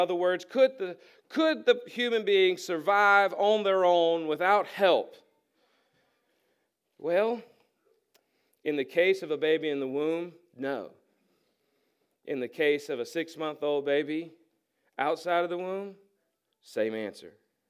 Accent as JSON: {"language": "English", "region": "North Carolina", "country": "United States", "said": "I'm from Warren County, that ought to cover it."}